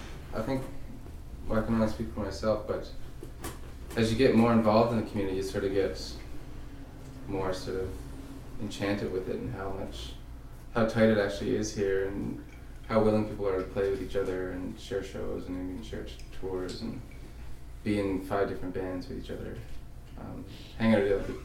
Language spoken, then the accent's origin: English; Newfoundland and Labrador, Canada; I'm from Newfoundland.